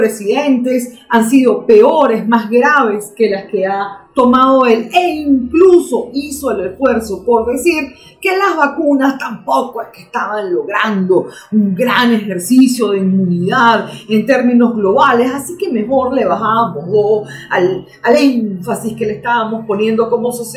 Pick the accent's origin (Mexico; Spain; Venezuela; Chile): Venezuela; donde nosotros además también somos conejillos de India, o venezolanos son conejillos de India